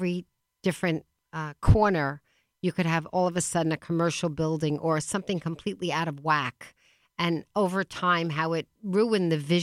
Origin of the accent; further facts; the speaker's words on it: Long Island, New York, United States; now in Connecticut, United States; I came here in 89, but I was a transplant from Long Island. I ran to Connecticut because it was so much prettier than Long Island.